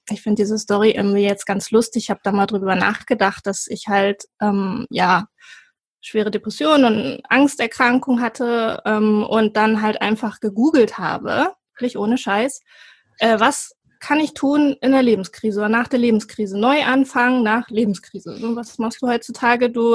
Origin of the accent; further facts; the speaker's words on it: Cuxhaven, Lower Saxony, Germany; born there; bin 34 Jahre alt momentan und bin geboren in Cuxhaven an der Nordsee und da bin ich auch gerade mit meinem Camper